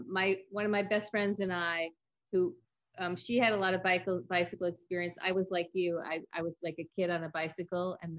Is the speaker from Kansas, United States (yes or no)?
no; Kingston, New York, United States; I was born in Kingston. I spent my summers on the Hudson River, and I'm in New York State, grew up in New York State.